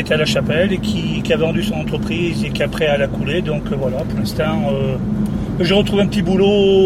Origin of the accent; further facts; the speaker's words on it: Saint-Julien-en-Vercors, Auvergne-Rhône-Alpes, France; now in Saint-Agnan-en-Vercors, France; Je suis natif du Vercors, natif de Saint-Julien. Et je suis resté pendant 20 ans à Saint-Julien. Et là, depuis 30 ans, en gros, je suis à Saint-Agnan.